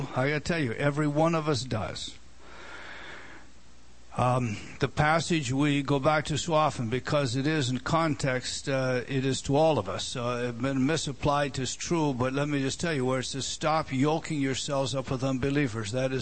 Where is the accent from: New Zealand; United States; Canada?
Canada; I'm from Canada, so hang in there with this statement.